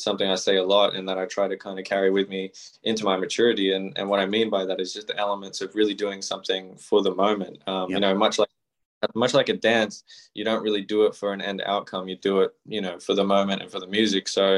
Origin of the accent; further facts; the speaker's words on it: Melbourne, Victoria, Australia; the house that I grew up in here in Melbourne, Australia